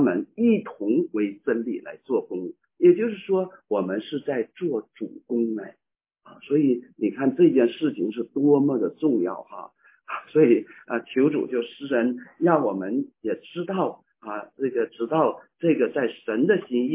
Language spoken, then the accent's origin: Chinese; China; moved away; 我们是从大陆来的啊，特别我们那个时代常常定性啊